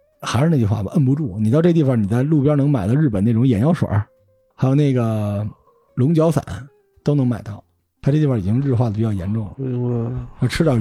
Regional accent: Beijing, China; 您忘了别人说咱们北京人天天吃烤鸭这事儿了？

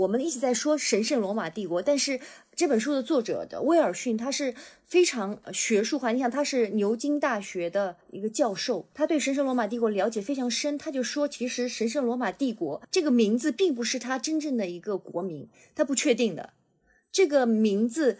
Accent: China; 你像我们中国人最擅长研究一定是国史啊

